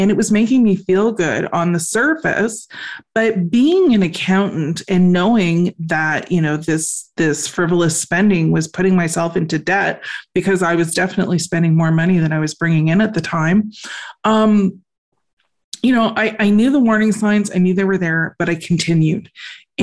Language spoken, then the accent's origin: English; Canada; being Canadian, I'm actually not from Quebec. That's where our cottage is. I live in Ontario, so I live in the capital of Canada, which is Ottawa.